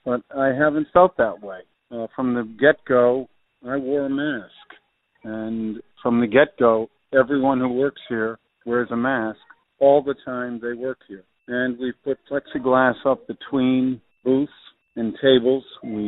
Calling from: Conshohocken, Pennsylvania, United States; I'm calling from Conshohocken, Pennsylvania.

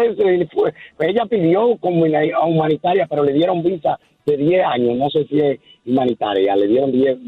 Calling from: New York, United States; de Nueva York.

